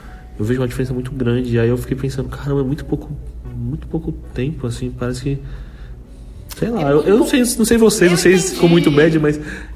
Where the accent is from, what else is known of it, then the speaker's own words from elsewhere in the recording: São Paulo, Brazil; A gente é paulista, né, meu?